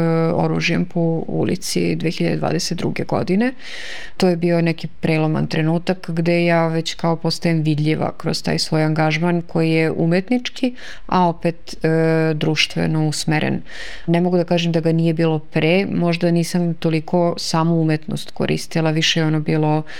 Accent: Smederevska Palanka, Podunavlje District, Serbia; dolazim iz Smederevske Palanke.

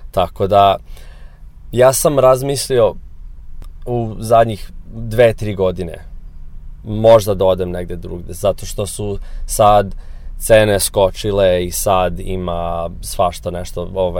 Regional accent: United States; first language English; Serbian is a second language; now in Serbia; Mislim, čale mi je iz Amerike, nisam ni dugo živeo u Americi, ali pričam engleski, to mi je ovaj materni jezik i ljudi me ovde gledaju kao Amerikanac.

